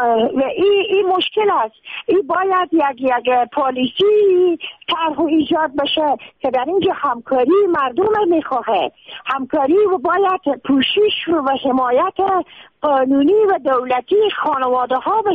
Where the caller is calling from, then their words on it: Maidan Wardak, Afghanistan; وردک زنگ زدم از واسی تومان